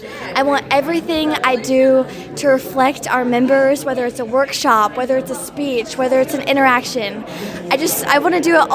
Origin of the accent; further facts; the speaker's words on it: Lexington, Kentucky, United States; Yeah, so I'm actually from a very urban area. I'm from Lexington, Kentucky. I grew up in a little neighborhood riding bikes around the cul-de-sac with my siblings.